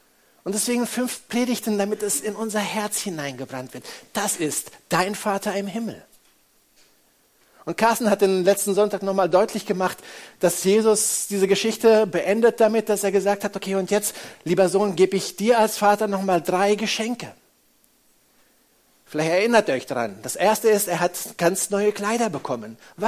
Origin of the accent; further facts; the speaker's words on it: Indonesia; Ich war 4 Wochen mit meiner Familie in Indonesien, dem Ort, wo ich geboren bin und aufgewachsen bin. 16 Jahre haben wir dort gelebt